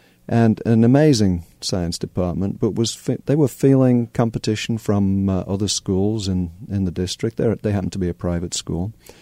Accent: Harrogate, Yorkshire and the Humber, United Kingdom; A town called Harrogate in the north of England. It was a Victorian spa town that sits in the moors.

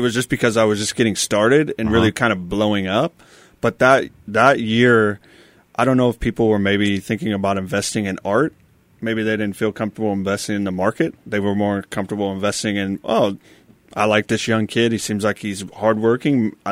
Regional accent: Des Moines, Iowa, United States; I'm actually from Des Moines. I went to North High, Iowa State grad. Been living in Des Moines my whole life. On and off, I was in Ames for a while

